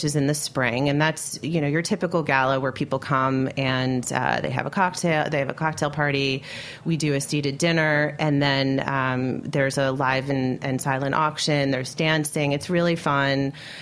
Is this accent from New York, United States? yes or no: yes; New York, United States; I grew up in Westchester, so right outside the city.